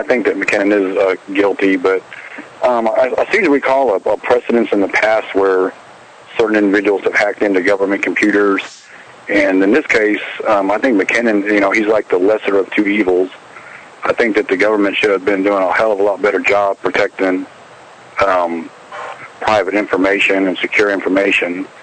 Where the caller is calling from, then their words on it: Fort Worth, Texas, United States; in Fort Worth.